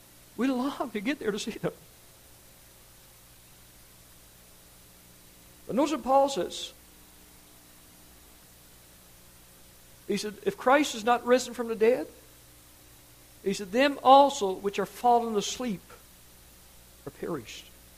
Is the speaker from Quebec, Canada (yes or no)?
no; Newfoundland and Labrador, Canada; we had a good friend of ours we grew up with in Newfoundland.